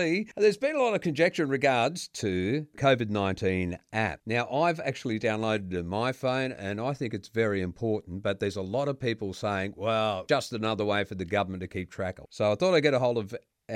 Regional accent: Bowen, Queensland, Australia; Well, I come from Bowen. Gee, I wonder if your wife knows me.

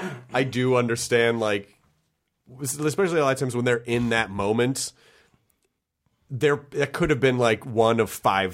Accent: Memphis, Tennessee, United States; also born or lived in Kentucky / Denver / Florida; now in Los Angeles, United States; Yes, I was born in Kentucky, but I always say I'm from Tennessee because I spent a considerable chunk of my childhood there.

